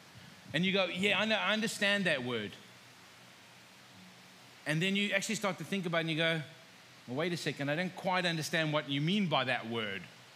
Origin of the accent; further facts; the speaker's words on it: South Africa; So I come from South Africa. Now, if I said chips, what would you guys think of?